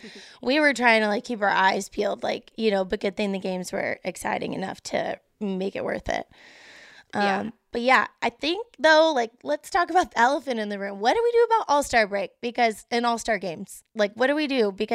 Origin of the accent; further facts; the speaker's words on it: Texas, United States; I'm from Texas, and I have people, you know, texting me